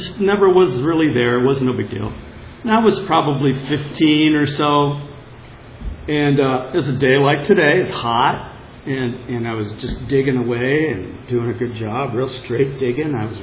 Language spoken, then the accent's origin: English; Holtville, California, United States; born there; I was born in California. I was born in Hauteville, California, which is in the Imperial Valley. It's the other valley.